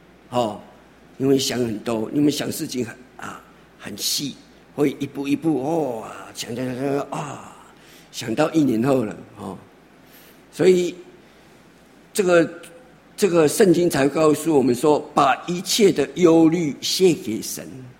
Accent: Taiwan; 讲容易，但是我们台湾人常说啊，这个人就是要超烦啦

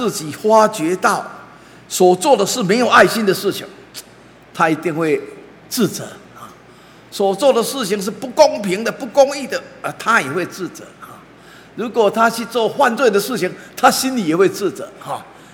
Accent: China; 那我们中国人啊很会解说这个情欲

